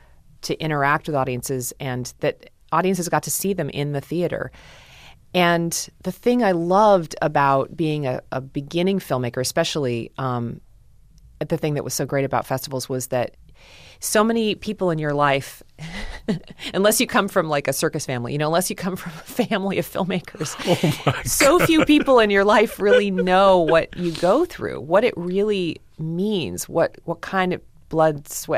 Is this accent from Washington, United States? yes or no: yes; Seattle, Washington, United States; And then Seattle is my hometown turf.